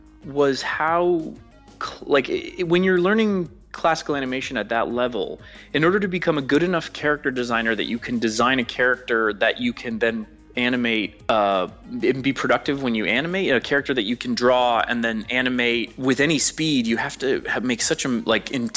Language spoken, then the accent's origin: English; Canada; I didn't mention I'm from Canada originally.